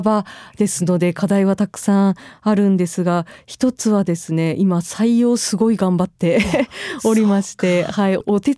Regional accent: Owase, Mie, Japan; 自分の出身地のような尾鷲のようなエリアってなくなる一途をたどわざるを得ない現実も

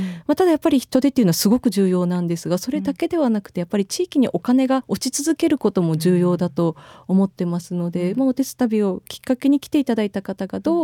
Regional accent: Owase, Mie, Japan; 自分の出身地のような尾鷲のようなエリアってなくなる一途をたどわざるを得ない現実も

